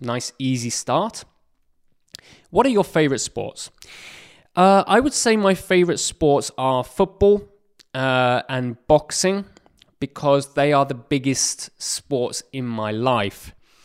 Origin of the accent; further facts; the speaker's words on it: England, United Kingdom; Growing up in England, football is a huge thing that I watch and play.